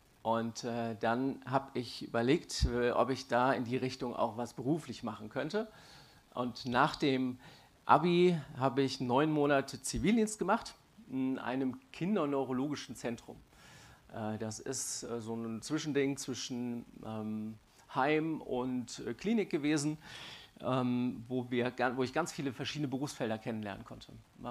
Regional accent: Mainz, Rhineland-Palatinate, Germany; also born or lived in Heidelberg / Weinheim; Ich bin in Heidelberg geboren und bin so die ersten 4 Jahre in Weinheim aufgewachsen. Dann sind wir als Familie nach Mainz umgezogen, wo ich die meiste Zeit meiner Kindheit verbracht habe.

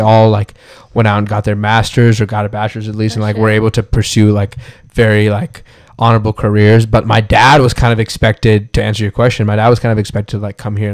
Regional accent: North Carolina, United States; also born or lived in India; And then we moved here when I was like 4 years old. But I've been basically in North Carolina the rest of my life. So I'm a Southern U.S. baby, like all accustomed to the Southern U.S. lifestyle.

